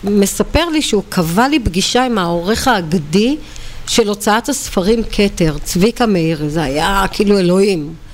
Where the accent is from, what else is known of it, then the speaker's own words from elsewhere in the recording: Krayot, Haifa District, Israel; אתה יודע, גדלנו בקריות